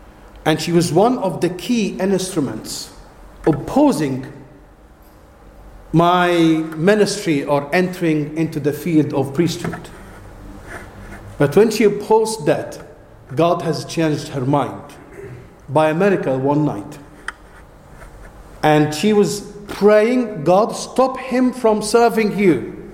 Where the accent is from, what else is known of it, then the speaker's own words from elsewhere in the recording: Egypt; because I come from Egypt. I'm an Egyptian.